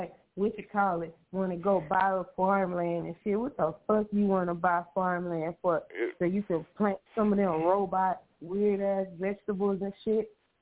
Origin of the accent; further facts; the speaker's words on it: Houston, Texas, United States; When I go back to where, well, I'm from Houston, but when I go back where we from